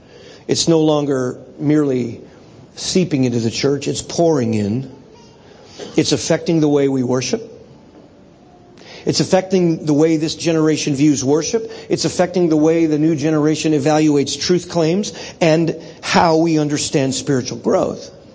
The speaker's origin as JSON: {"language": "English", "region": "California", "country": "United States", "tie": "born or raised there", "said": "And he's talking primarily of the generation I grew up with in the California, Southern California area of the United States."}